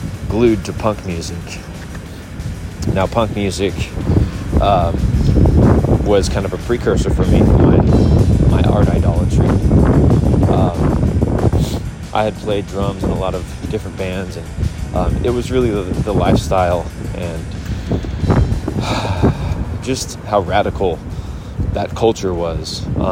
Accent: Philadelphia, Pennsylvania, United States; I grew up in Philadelphia and went to a church called New Life Presbyterian.

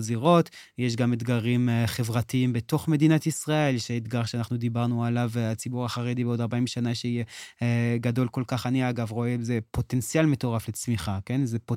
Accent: Canada; אמרת בחצי משפט שאני צרפתי, אז רק מדייק אותך, אני לא צרפתי.

